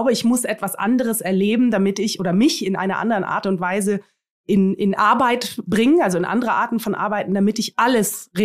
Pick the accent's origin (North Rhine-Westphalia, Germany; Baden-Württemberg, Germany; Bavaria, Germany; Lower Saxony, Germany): Bavaria, Germany; Munich; also born or lived in Greece; jüdischen Wurzeln und einem griechischen Künstlervater in Athen. Genau, ich bin in Griechenland geboren und ja, bin dann aber in einer ganz gut bürgerlichen Familie in München groß geworden.